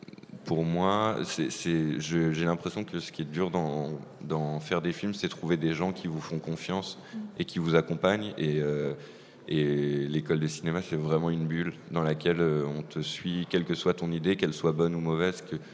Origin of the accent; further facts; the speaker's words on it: France; moi, je ne suis pas belge, je suis français d'origine